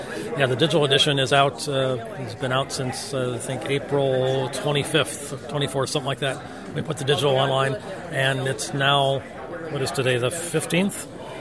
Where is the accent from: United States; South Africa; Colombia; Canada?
United States; Cleveland, Ohio; In Cleveland, my hometown, so this should be fun.